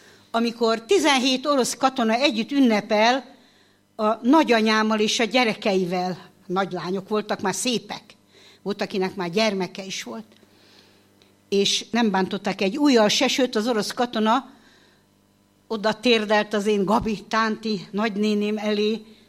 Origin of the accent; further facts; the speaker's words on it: Oradea, Bihor, Romania; mint a saját szülővárosom, Nagyvárad